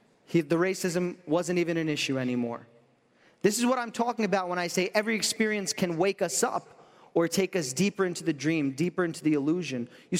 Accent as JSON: {"language": "English", "region": "New York", "country": "United States", "said": "If you're anything like me, I'm from New York."}